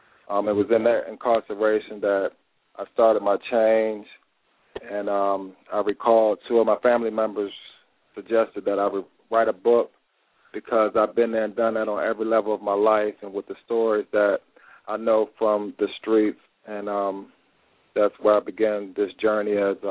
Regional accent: Maryland, United States; moved away as an adult; now in Columbus, United States; I'm originally from Maryland, but as of now, I'm making Columbus, Ohio my hometown. I came up here in 1992 to attend DeVry University.

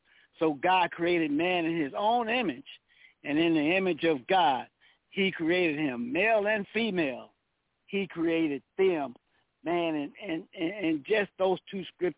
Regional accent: Los Angeles, California, United States; I'm born and raised in Los Angeles.

